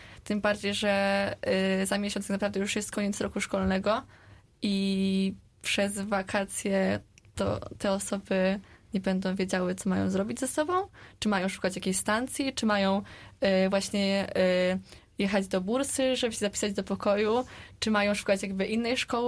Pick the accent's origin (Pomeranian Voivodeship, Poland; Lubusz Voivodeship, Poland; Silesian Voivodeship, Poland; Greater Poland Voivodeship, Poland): Lubusz Voivodeship, Poland; Sulęcin; Ja jestem z Sulęcina. To jest 100 kilometrów stąd. Już tutaj drugi rok mieszkam na stacji.